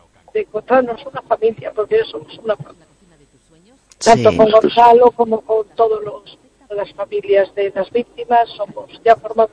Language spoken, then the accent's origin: Spanish; A Coruña, Galicia, Spain; De Coruña.